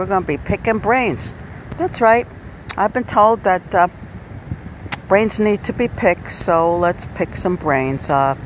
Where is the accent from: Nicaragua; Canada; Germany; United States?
United States; New Jersey; I was raised down in South Jersey. Went to school, I was a quiet kid.